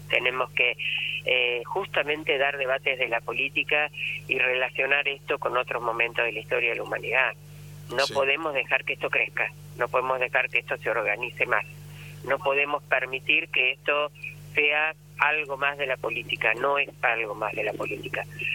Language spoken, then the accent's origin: Spanish; Argentina